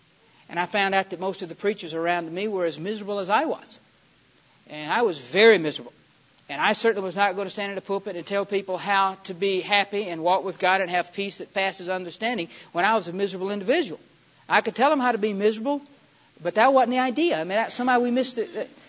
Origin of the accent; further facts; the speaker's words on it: the South, United States; accent: Southern; And I'm sorry, I'm from the South, and if you couldn't tell that, I've lost all of my accent.